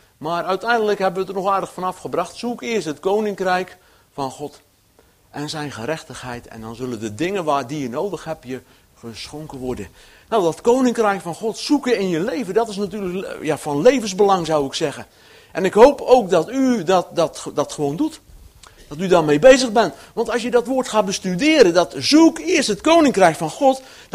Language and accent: Dutch; Dordrecht, South Holland, Netherlands; moved away as an adult; now in Friesland, Netherlands; ik kom oorspronkelijk uit Dordrecht. Ja, niet vanmiddag, maar oorspronkelijk. Ja, zo'n 10 jaar geleden zijn wij naar Friesland komen verhuizen in verband met het werk in de gemeente. En, dus ik ben een Hollander.